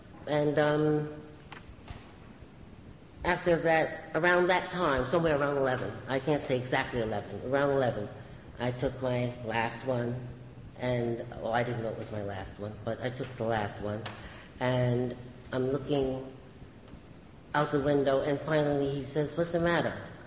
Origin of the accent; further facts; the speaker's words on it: Brooklyn, New York, United States; I'm born and raised in Brooklyn, but I travel all over the place.